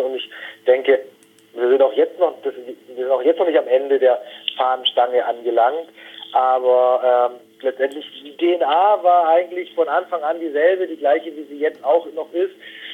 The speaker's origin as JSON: {"language": "German", "region": "Baden-Württemberg", "country": "Germany", "tie": "born or raised there", "said": "Wir sind in der Nähe von Stuttgart gemeinsam aufgewachsen."}